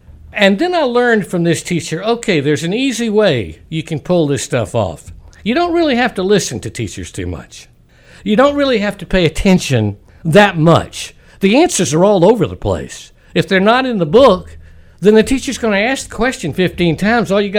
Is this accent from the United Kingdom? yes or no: no; South Carolina, United States; I was brought up in the South in the Low Country, but my family was a Jewish family.